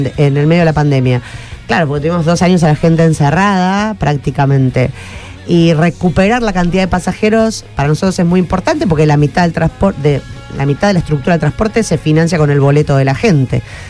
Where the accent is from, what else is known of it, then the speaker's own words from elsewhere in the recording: Rosario, Santa Fe, Argentina; nosotros somos en realidad gente que vive en esta ciudad, que somos rosarinos, rosarinas que laburan 24-7